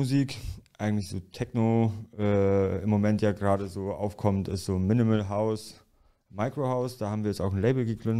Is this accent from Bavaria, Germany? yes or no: yes; Ingolstadt, Bavaria, Germany; also born or lived in Romania; now in Hamburg, Germany; Ich bin aus Ingolstadt ursprünglich oder eigentlich in Rumänien geboren, in Ingolstadt aufgewachsen und mit 26 nach Hamburg gezogen.